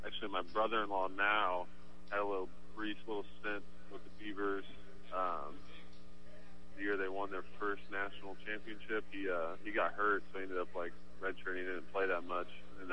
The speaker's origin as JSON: {"language": "English", "town": "Bakersfield", "region": "California", "country": "United States", "tie": "born or raised there", "said": "it's only a 2-hour drive from where I grew up in Bakersfield."}